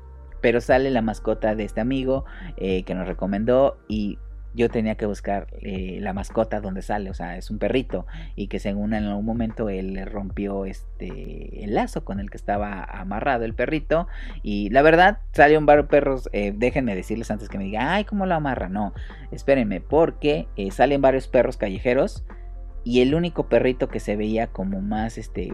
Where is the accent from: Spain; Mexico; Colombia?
Mexico; Morelos; pues nosotros somos de Morelos